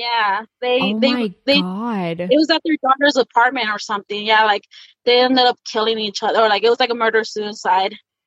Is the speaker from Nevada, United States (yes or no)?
yes; Reno, Nevada, United States; I'm actually from Reno, Nevada.